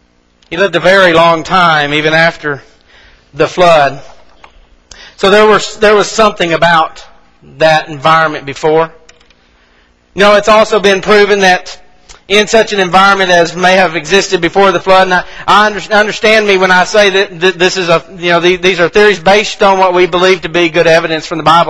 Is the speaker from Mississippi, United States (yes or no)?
yes; Mississippi, United States; I'm going to count on my fingers here because I'm from Mississippi